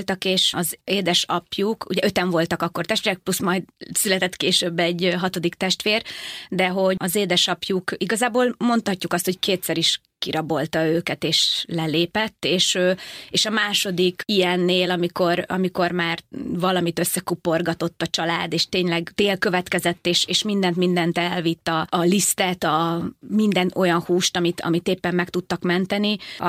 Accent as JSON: {"language": "Hungarian", "town": "Kaposvár", "region": "Somogy", "country": "Hungary", "said": "mert mi kaposváriak vagyunk, de később Békés Csabára kerültünk"}